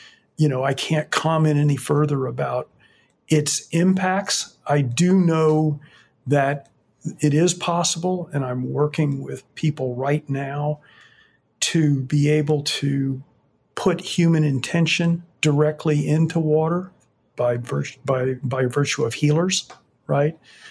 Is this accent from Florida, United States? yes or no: yes; Fort Myers, Florida, United States; Yeah, I have had that experience. I grew up in Fort Myers.